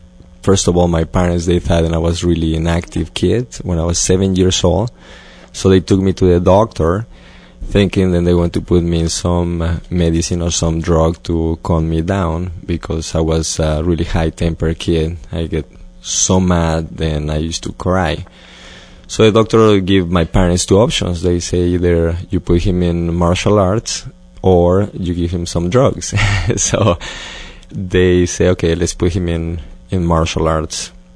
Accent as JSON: {"language": "English", "region": "Mexico City", "country": "Mexico", "said": "Well, first of all, I'm from Mexico, and that is from Mexico City, which is a quite large city."}